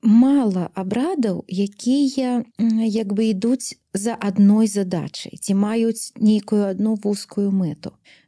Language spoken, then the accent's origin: Belarusian; Vitebsk Region, Belarus; А я сама з Лепельскага района, моя радзіма Лепельшчына.